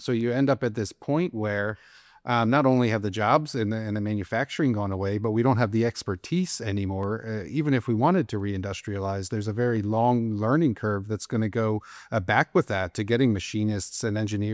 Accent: Baltimore, Maryland, United States; You and I are from the East Coast. I'm from Baltimore. I believe there's 30,000 boarded up homes in that city.

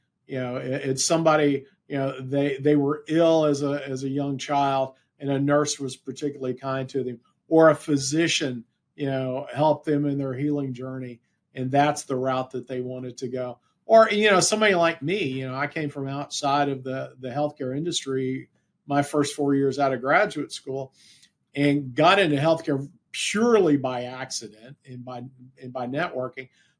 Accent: Texas, United States; I've lived a pretty blessed life here, you know, growing up in North Texas and now in Central Texas.

